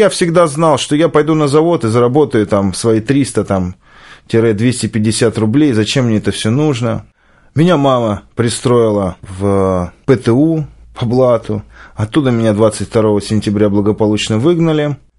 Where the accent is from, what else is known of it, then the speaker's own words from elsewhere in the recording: Moscow, Russia; я из Москвы, а мне 33 года, совершенно недавно исполнилось, и я вошел в возраст Иисуса Христа.